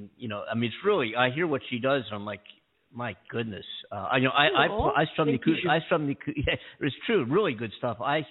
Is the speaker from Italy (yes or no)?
no; Philadelphia, Pennsylvania, United States; And I'm from Philadelphia. I don't know if Cornell told you that.